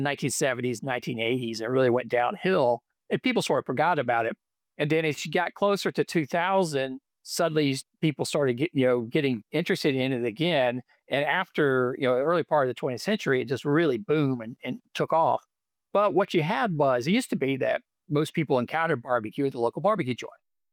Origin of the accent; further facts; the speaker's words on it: Greenville, South Carolina, United States; when I was growing up in Greenville, South Carolina in the 80s and 90s, I'd never heard of yellow mustard sauce.